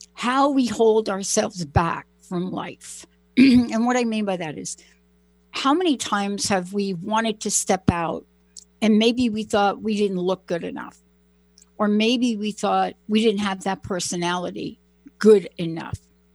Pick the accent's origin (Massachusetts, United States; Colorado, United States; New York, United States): New York, United States; I mean, I'm from New York.